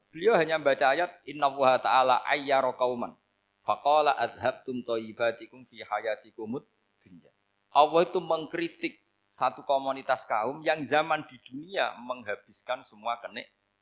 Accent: Rembang, Central Java, Indonesia; saya orang Rembang.

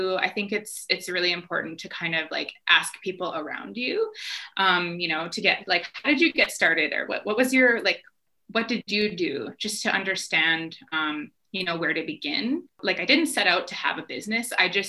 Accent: Alberta, Canada; you know, I grew up in Alberta

